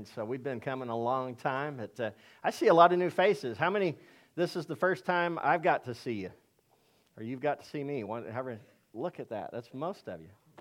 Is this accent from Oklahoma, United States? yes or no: yes; Laverne, Oklahoma, United States; now in Tulsa, United States; And then I grew up in Laverne, Oklahoma. Don't hold that against me. I moved a long time ago. But we live in Tulsa now